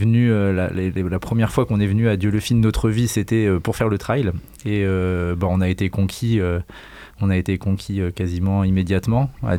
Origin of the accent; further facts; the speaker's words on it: Centre-Val de Loire, France; Nous, on vient d'un pays plat, on vient de la Touraine et on est quasiment venu spécifiquement à Dieulfi et dans la Drôme pour rejoindre un lieu où on peut se faire plaisir dans la montagne.